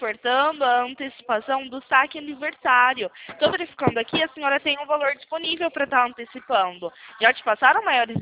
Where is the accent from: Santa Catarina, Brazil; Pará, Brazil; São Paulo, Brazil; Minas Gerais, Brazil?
São Paulo, Brazil; Eu sou aqui do interior de São Paulo. Fico localizada aqui na cidade de Campinas.